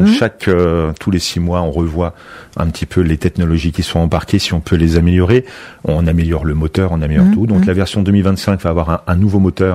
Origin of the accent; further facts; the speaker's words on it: Cergy, Île-de-France, France; je suis de Cergy, l'idée est née à Cergy, et j'ai tout fait à Cergy